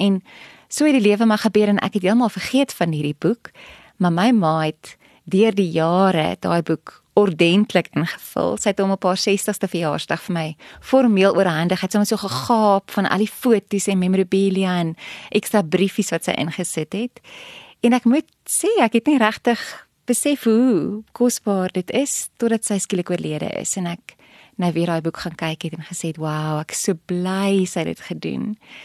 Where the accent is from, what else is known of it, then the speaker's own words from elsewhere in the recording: Marble Hall, Limpopo, South Africa; ek het op Marble Hall groot geword en hier by Tikkies geswat in Pretoria.